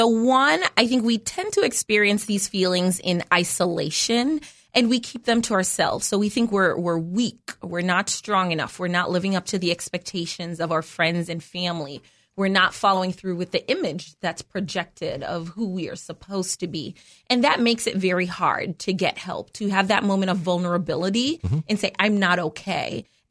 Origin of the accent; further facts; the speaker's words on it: New York City, New York, United States; I'm from New York City. We have a little subway tagline that says, if you see something, say something.